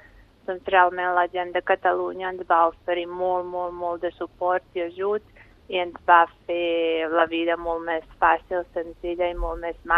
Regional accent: Sarajevo, Federation of Bosnia and Herzegovina, Bosnia & Herzegovina; moved away; nosaltres quan vam marxar de Sarajevo

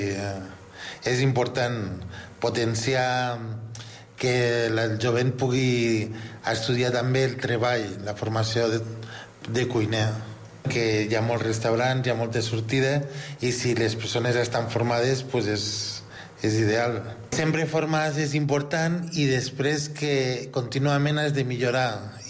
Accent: La Sentiu de Sió, Catalonia, Spain; now in Foix, France; Vinc de la Sentiu i sempre m'agrada de la cuina

